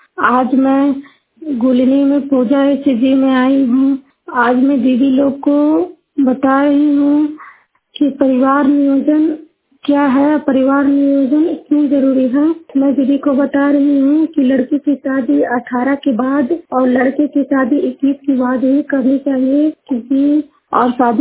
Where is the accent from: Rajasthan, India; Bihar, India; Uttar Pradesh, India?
Bihar, India; Juniyar; मैं नालंदा जिला हिलसा प्रखंड के जुनियार गांव की निवासी हूँ।